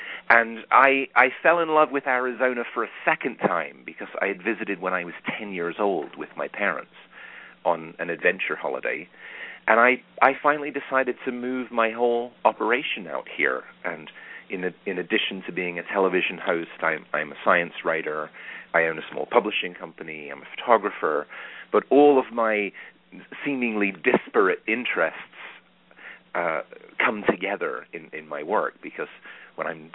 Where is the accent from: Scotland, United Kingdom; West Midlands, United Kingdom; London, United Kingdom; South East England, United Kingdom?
London, United Kingdom; moved away as an adult; also born or lived in New York City / Boston; now in United States; I was born in New York City, which is surprising given my accent. But my parents moved to the UK when I was an infant, and I grew up in London. Then I moved back to the States in my 20s, and I lived in Boston and New York for many years